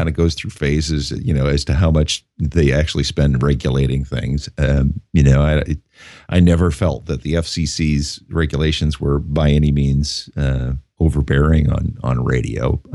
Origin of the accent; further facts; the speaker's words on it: Cedar Falls, Iowa, United States; Cedar Falls, Iowa.